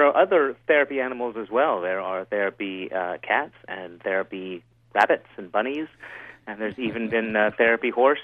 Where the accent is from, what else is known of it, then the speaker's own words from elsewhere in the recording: Huntington, West Virginia, United States; I grew up in Huntington, West Virginia.